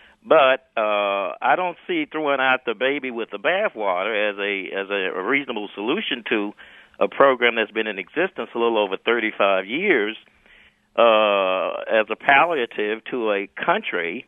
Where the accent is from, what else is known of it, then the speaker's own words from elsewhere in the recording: Arkansas, United States; and I'm African-American too, and I grew up in Jim Crow southern Arkansas